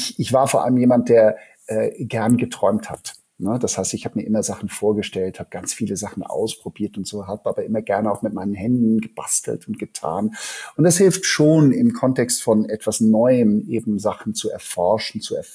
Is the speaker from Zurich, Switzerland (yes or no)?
yes; Zurich, Switzerland; now in Hamburg, Germany; Ich komme ja ursprünglich aus Zürich, bin ja Schweizer, bin aber mittlerweile auch schon, ja, das sind schon 23 Jahre, wo ich in der Hansestadt lebe.